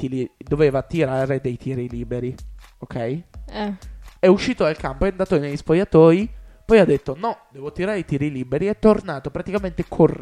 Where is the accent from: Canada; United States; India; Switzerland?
Canada; Toronto, Ontario; Perché sono di Toronto.